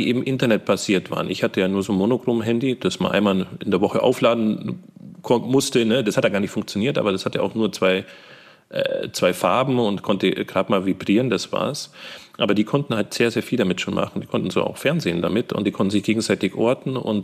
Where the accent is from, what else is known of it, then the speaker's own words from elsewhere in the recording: Bavaria, Germany; Als Allgäuer, wo ich eigentlich ursprünglich herkomme